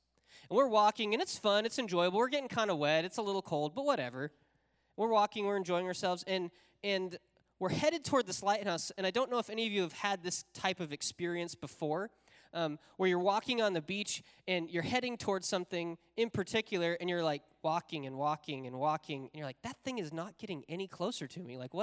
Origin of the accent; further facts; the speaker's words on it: Wyoming, United States; I'm from Wyoming. I don't know how tides work.